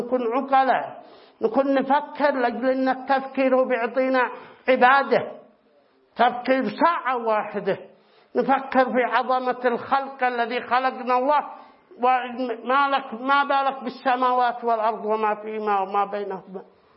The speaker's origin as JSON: {"language": "Arabic", "country": "Yemen", "said": "ثم عندنا في اليمن نميزه من أي قبيلة، ثم نميزه من أي أسرة"}